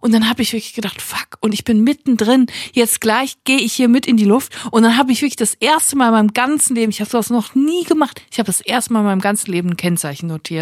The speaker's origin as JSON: {"language": "German", "town": "Siegen", "region": "North Rhine-Westphalia", "country": "Germany", "said": "In Siegen gibt's das, glaube ich, auch, wo ich herkomme."}